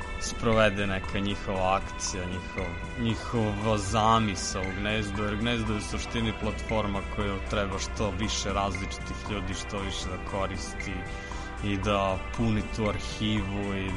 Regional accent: Kruševac, Šumadija and Western Serbia, Serbia; born there; rođen sam u Kruševcu. U Beogradu završio studije, posle studija se vratio u Kruševac.

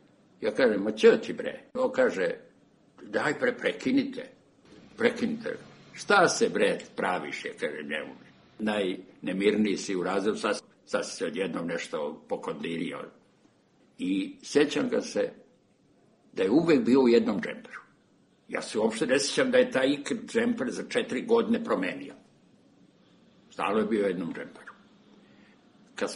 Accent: Crvenka, Vojvodina, Serbia; moved away; taj moj odlazak iz Crvenke sam ja opisao sa jaukom moje majke

